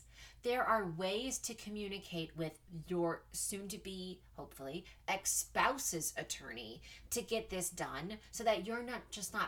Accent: Texas, United States; And then I'm going to read you crazy stories from Tales from Texas, which is my home state.

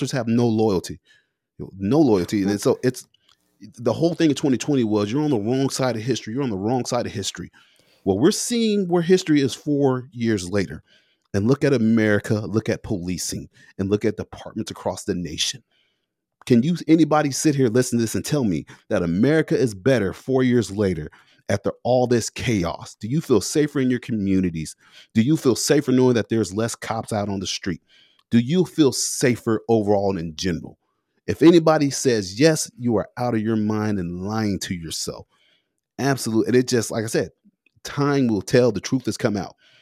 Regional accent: United States; that's not what I'm about as a Christian or as a cop or as just an American.

